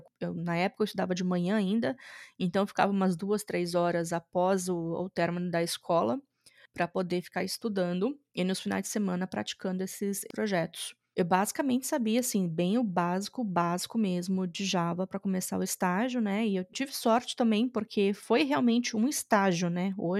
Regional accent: Espírito Santo, Brazil; eu sou do Espírito Santo, né? Eu fiz a faculdade lá em Vitória

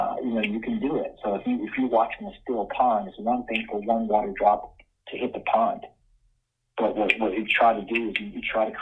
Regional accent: North Carolina, United States; When I was a child and growing up in North Carolina, went to one of the few truly integrated churches in North Carolina at that time, a racially mixed church.

